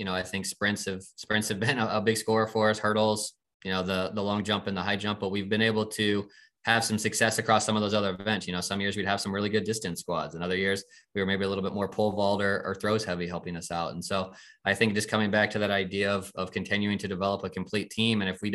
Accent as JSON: {"language": "English", "town": "Fort Wayne", "region": "Indiana", "country": "United States", "tie": "born or raised there", "said": "I grew up in Fort Wayne. My wife's family's from less than 3 hours away from here. And so we're in a unique situation that I get to do all this in my home city."}